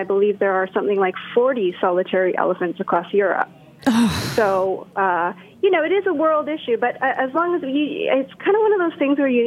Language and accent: English; Canada; also born or lived in Tokyo, Japan; I'm actually Japanese. So mm-hmm. I was born and raised in Canada, but my parents are from Japan. Uh-huh. So I have spent a lot of time over there. And I, in fact, lived in Tokyo between 2007 and 2012.